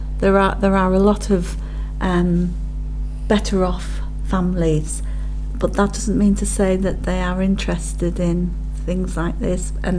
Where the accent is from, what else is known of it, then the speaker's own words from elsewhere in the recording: Durham, North East England, United Kingdom; I was born in Durham, and both my parents were born in Durham. They were upper working class